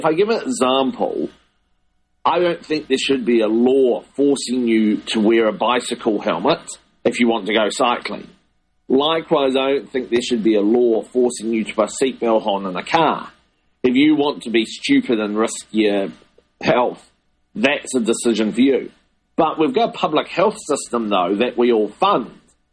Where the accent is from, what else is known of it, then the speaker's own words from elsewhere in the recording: New Zealand; But as a New Zealander, I don't want the government of Egypt